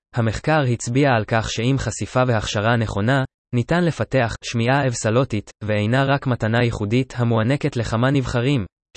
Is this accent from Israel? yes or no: yes; Haifa, Haifa District, Israel; גדלתי בשכונת דניה בחיפה, שכונה של עשירים, אך אנחנו היינו יותר מעני דניה